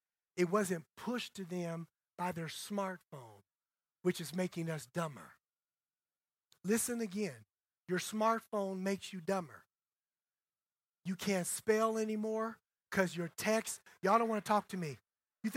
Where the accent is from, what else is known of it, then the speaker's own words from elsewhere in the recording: Indiana, United States; now in California, United States; I'm 50 years old, and I used to go to my grandparents' house. I'm from Indiana.